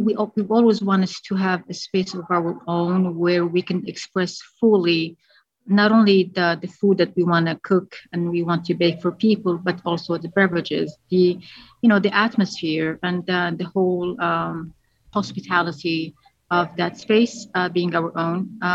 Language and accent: English; Algeria; now in United States; I grew up in Algeria, and it used to be a French colony.